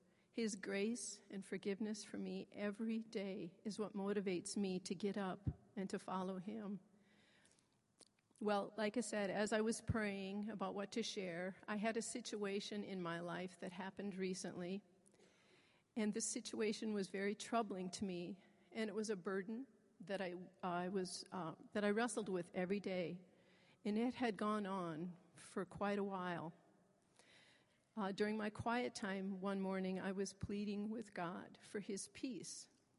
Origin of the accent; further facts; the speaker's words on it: Omaha, Nebraska, United States; and I'm from Omaha. So I would like to welcome all of you to our fair city.